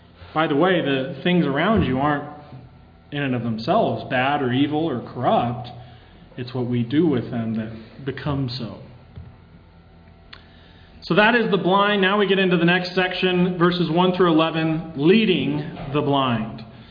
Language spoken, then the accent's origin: English; Utah, United States; For example, from my home state of Utah, is the Jesus they talk about the same one that we talk about?